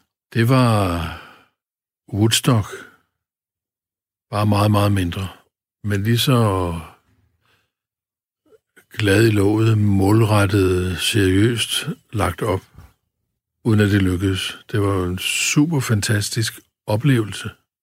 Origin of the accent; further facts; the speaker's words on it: Nyborg, Region of Southern Denmark, Denmark; I min hjemby, på min spiderplads, var den første danske festival.